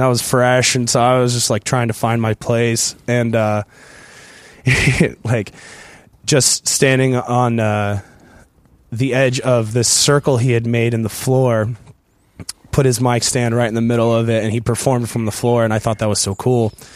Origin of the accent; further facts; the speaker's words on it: San Diego, California, United States; I was at a show when I was a kid, probably 12 years old, in my hometown, San Diego, and at our local venue is called Ground Zero.